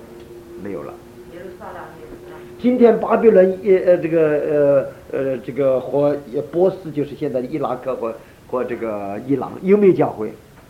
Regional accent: China; 我们中国人红卫兵时代死了5000万人

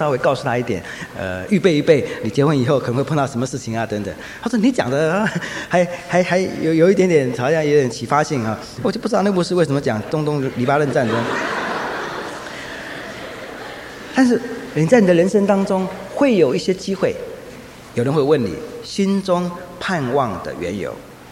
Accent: northern Taiwan, Taiwan; 那我是北部的，他住在学生宿舍，我因为住在北部在自己家里

